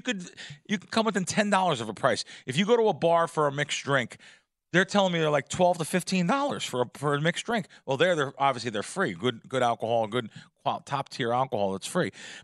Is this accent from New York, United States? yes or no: yes; New York, United States; I'm sorry, and I'm a New Yorker.